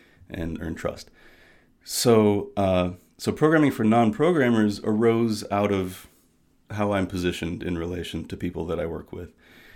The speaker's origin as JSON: {"language": "English", "town": "Chicago", "region": "Illinois", "country": "United States", "lives_now": "New York, United States", "said": "I live in New York now, but I'm from the Chicago area and she's from Ohio."}